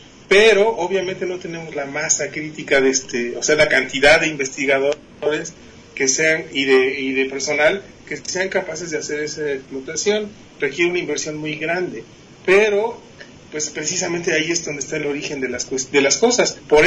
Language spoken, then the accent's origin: Spanish; Mexico; Entonces esas son cosas que pues que nos conciernen directamente como mexicanos.